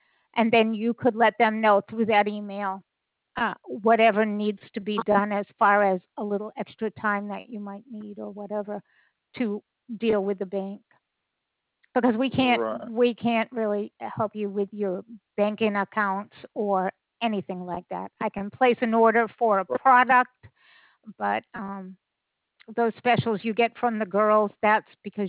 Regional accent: Boston, Massachusetts, United States; I'm originally from Boston.

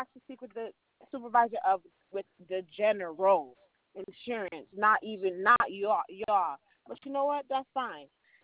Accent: Florida, United States; I'm from Florida and I'm tired of Florida.

